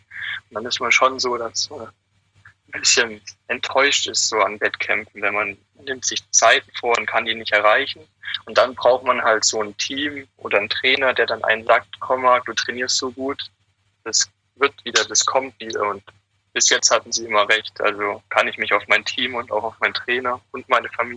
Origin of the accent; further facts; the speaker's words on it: Germany; Ja, leider bin ich kein Ägypter, sondern Deutscher.